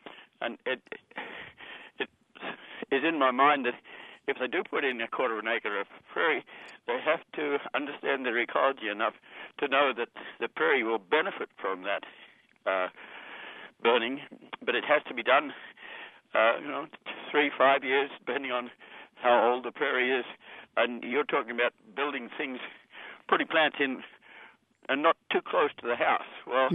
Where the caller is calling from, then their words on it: Champaign, Illinois, United States; I'm Australian in background